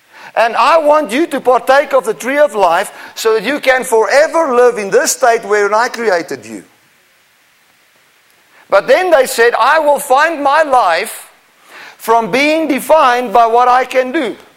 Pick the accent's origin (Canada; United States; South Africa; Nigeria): South Africa; You know, I come from South Africa. In the northern parts of South Africa, it's very dangerous.